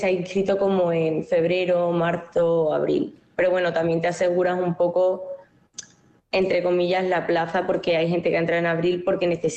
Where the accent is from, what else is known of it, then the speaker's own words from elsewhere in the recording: Seville, Andalusia, Spain; now in Madrid, Spain; soy de Sevilla, pero estoy estudiando en Madrid, en la Rey Juan Carlos